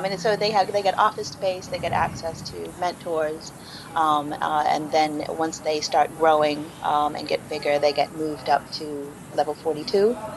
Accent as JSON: {"language": "English", "country": "United States", "said": "I think as an American, I can safely say I think London might have the edge"}